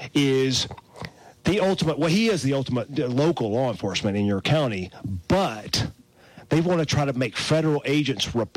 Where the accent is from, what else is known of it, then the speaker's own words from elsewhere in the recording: the South, United States; I grew up in the South, where these type of sheriffs were everywhere.